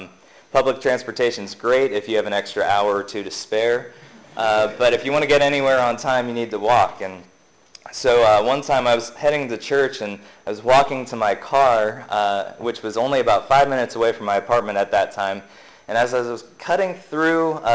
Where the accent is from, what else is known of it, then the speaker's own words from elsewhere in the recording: Pennsylvania, United States; moved away; I'm a transplant from Pennsylvania, and one of the places in Pennsylvania that I lived for 4 years was Penn State University